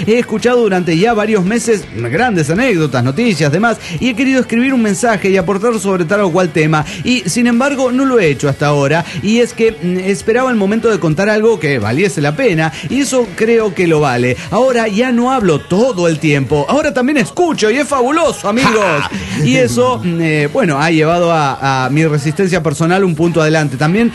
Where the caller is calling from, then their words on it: Managua, Nicaragua; desde Managua, Nicaragua.